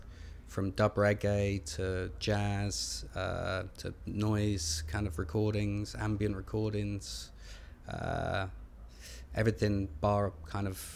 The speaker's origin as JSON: {"language": "English", "region": "Midlands", "country": "United Kingdom", "lives_now": "London, United Kingdom", "said": "I'm 36 years old and I'm originally from the Midlands, now resident in South London."}